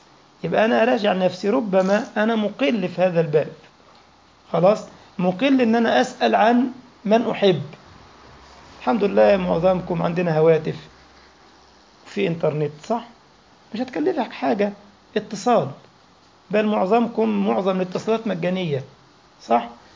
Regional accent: Egypt; اوعى تقول الرزق يحب الخفيه زي ما بيقولوا عندنا في مصر والفهلوه

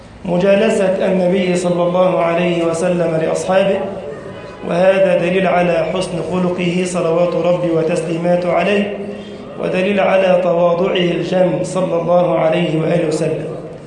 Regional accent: Egypt; اللهم انشر أمنك وأمانك في بلدنا مصر وسائر بلاد المسلمين.

